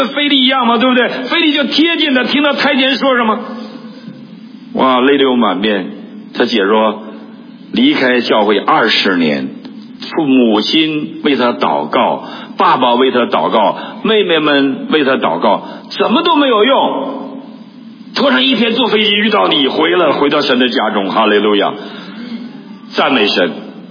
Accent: China; 因为我们大陆人不用谦卑，用谦虚，对不对？

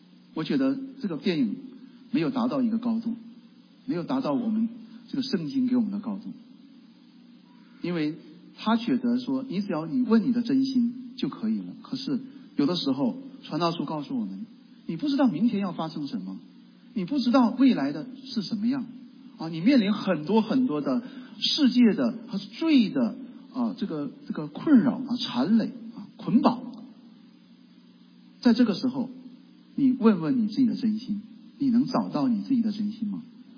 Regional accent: China; 我们从中国来，你上网上看，你看微信上看

